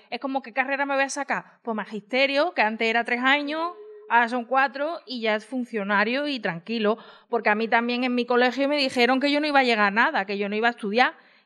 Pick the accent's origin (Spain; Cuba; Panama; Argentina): Spain; Andalusia; yo cuando era pequeña ceceaba, porque yo soy de Andalucía. Entonces yo ceceaba y me lo corregí